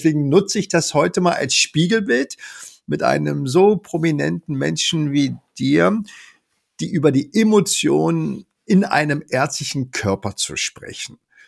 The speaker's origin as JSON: {"language": "German", "region": "Berlin", "country": "Germany", "tie": "born or raised there", "said": "als Junge im Wedding, damals in der Prinzenallee, da war ich in der Gesundbrunnen Grundschule"}